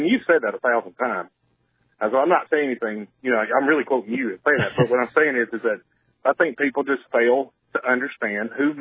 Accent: the South, United States; because I grew up in the South, and because I grew up in a very mixed neighborhood, I grew up in pretty much a project.

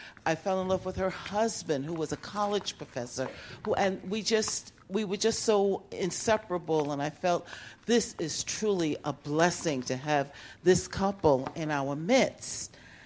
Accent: New York, United States; I'm visiting from New York with my brother Chris.

